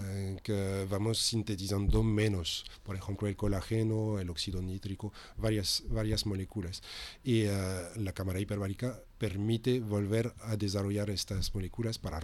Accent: Moncofa, Valencian Community, Spain; Sí, me he trasladado al centro de Valencia, en mi pueblo, en Moncofar.

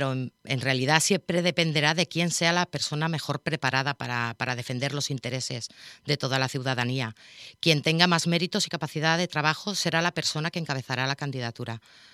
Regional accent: Villarreal, Valencian Community, Spain; soy una ciudadana de Villarreal

